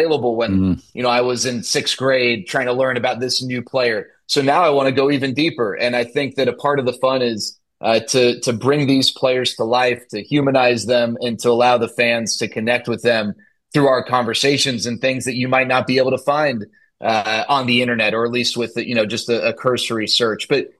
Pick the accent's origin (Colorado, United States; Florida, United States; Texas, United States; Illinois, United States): Texas, United States; Dallas; when I was a young Rangers fan growing up in Dallas, I used to love all the little tidbits, right?